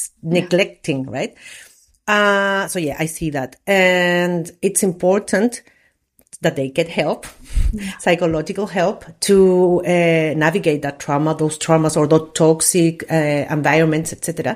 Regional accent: Valparaíso, Chile; English is a second language; I don't know how you see it, but that's a Valparaíso. That's my hometown.

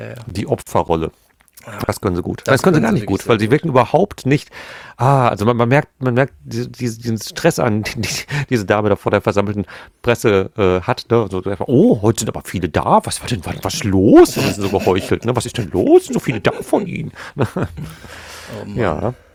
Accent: Gelsenkirchen, North Rhine-Westphalia, Germany; Gelsenkirchen, ne, meine Heimatstadt, ja. Gelsenkirchen Nord ist Buhr

